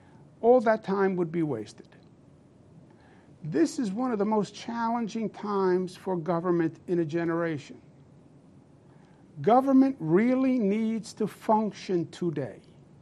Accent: New York, United States; I am a New Yorker, born and bred.

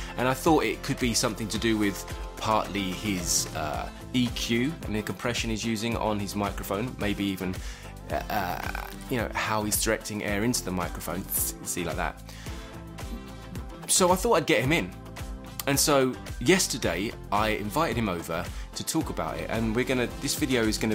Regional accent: London, United Kingdom; accent: East London/Essex; I think it came from my own accent, which is originally from East London, Essex

